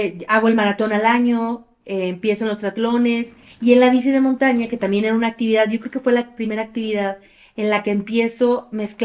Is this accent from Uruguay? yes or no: no; Aguascalientes, Mexico; la camioneta se rentaba de Aguascalientes, de donde soy, hacia Puebla